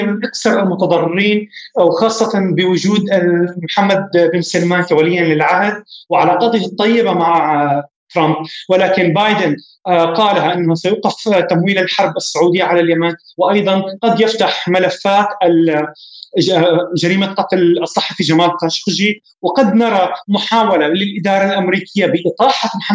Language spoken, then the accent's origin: Arabic; Syria; ولكن كسوريين إن كانت القيادة في سوريا أو الشعب السوري لا نعول